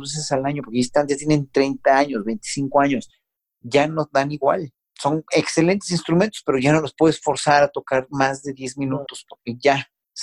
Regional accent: Mexico City, Mexico; Soy de aquí, de la Ciudad de México. Nací en la calle de Varsovia número 51, que hoy día eso era un hospital, y hoy día es una iglesia católica coreana.

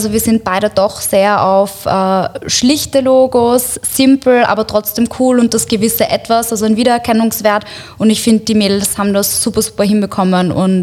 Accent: Morocco; ein Partnerprojekt eben aus meiner Heimatstadt in Marokko

